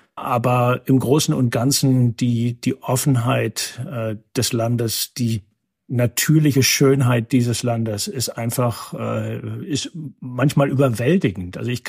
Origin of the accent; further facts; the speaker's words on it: North Rhine-Westphalia, Germany; born there; ich bin gebürtiger Westfale